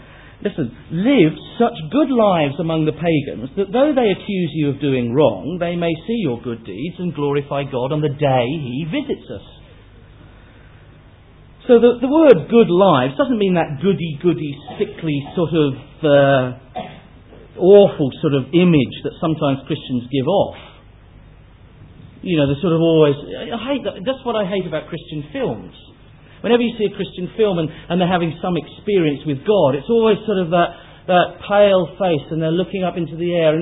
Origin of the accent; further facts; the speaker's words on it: United Kingdom; Now, I'm British.